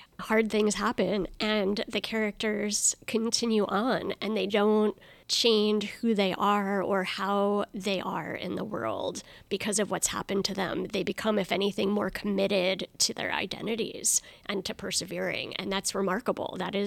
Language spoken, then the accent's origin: English; New Jersey, United States; I'm from New Jersey, and my parents' parents also.